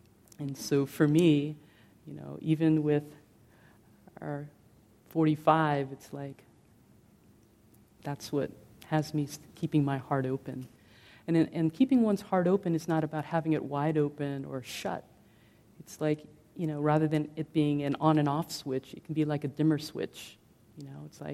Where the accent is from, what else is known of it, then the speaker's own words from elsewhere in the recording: Philippines; I come from the Philippines and it's the most Catholic, you know, country in Asia, Pacific Islands.